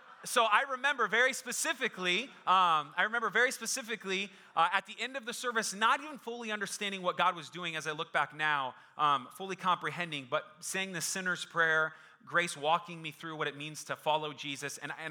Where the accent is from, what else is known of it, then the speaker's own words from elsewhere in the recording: Phoenix, Arizona, United States; my dad was able to get me, brought me here back to the Valley, because I was born and raised in Phoenix